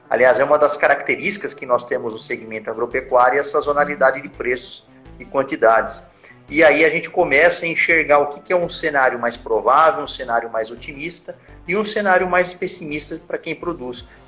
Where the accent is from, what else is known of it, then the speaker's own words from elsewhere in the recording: São Paulo, Brazil; now in Ilha Solteira, Brazil; eu saí de São Paulo, vim para a Ilha Solteira, quem diria, né? E acabei me estabelecendo por aqui, né? Inclusive, tenho família e tudo mais, tudo aqui em Ilha Solteira.